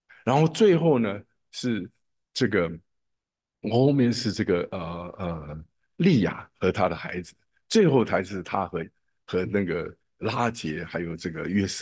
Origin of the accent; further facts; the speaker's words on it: China; 我们中国人有一句话讲做"莫齿难忘"